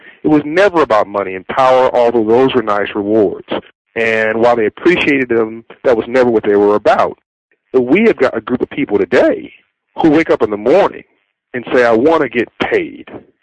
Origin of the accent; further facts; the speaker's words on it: Compton, California, United States; I grew up in Compton, California, in South Central LA.